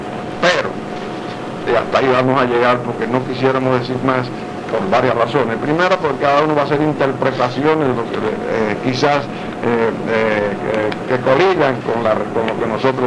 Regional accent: Cuba; moved away; somos nosotros los cubanos, y yo me considero uno de ellos, por supuesto.

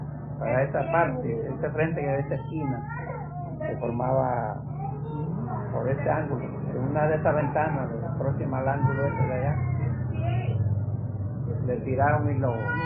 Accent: Guantánamo, Cuba; Yo trabajaba ahí desde que vine fui de Guantánamo para allá.

